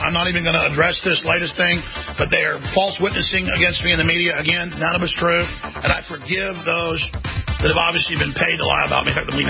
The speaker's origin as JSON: {"language": "English", "town": "Dallas", "region": "Texas", "country": "United States", "tie": "born or raised there", "said": "I grew up in Dallas, Texas."}